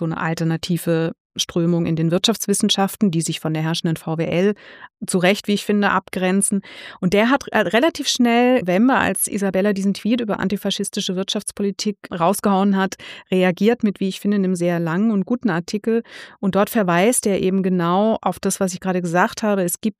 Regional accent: Baden-Württemberg, Germany; Also ich komme ja aus Baden-Württemberg, ne?

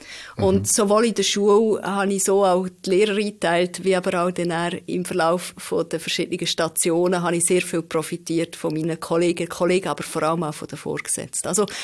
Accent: Lostorf, Solothurn, Switzerland; Ich bin in Loschdorf-Solothurn aufgewachsen, ganz in einem kleinen Örtli, wo ich dann noch so ein bisschen ausserhalb in einem Weiler gewohnt habe

